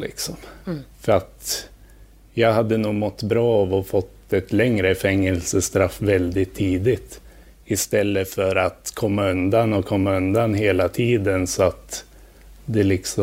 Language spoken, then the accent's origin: Swedish; Njurunda, Västernorrland County, Sweden; Jag var en typisk hockeykille. Jag växte upp i Njurunda utanför Sundsvall.